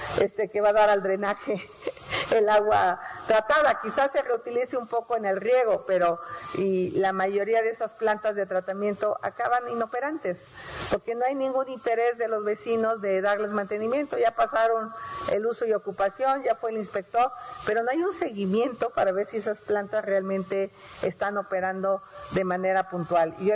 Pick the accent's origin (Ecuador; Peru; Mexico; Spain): Mexico; Hidalgo; born there; Yo cuando era niña, pues vivo en el Valle del Mezquital, o nací en el Valle del Mezquital, una zona con muchos problemas de agua